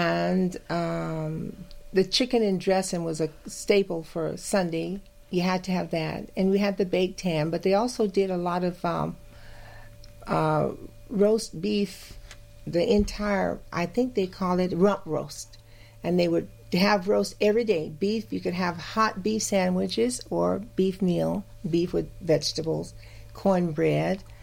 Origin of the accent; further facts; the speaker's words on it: Las Vegas, Nevada, United States; I grew up right here in Las Vegas. On Jackson Street, we had a restaurant.